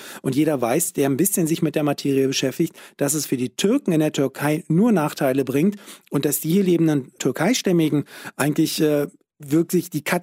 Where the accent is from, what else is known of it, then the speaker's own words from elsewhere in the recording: Berlin, Germany; Ich war 6 Monate, als mein Vater nach Deutschland gekommen ist und hat dann meine Mutter und mich, als ich 14 Monate war, nach Berlin geholt. Ich bin Berliner, kann ich ganz direkt sagen. Ich bin aber aus einem sehr konservativen und sehr religiösen Elternhaus groß geworden.